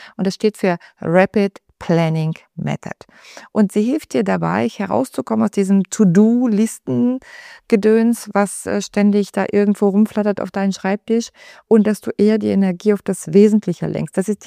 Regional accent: Bulgaria; Ich bin Bulgarin.

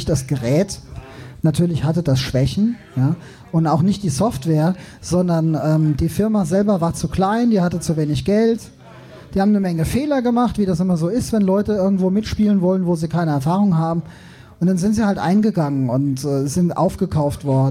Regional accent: Darmstadt, Hesse, Germany; now in Northern Germany; ich komme eigentlich aus Frankfurt, genau genommen aus Darmstadt.

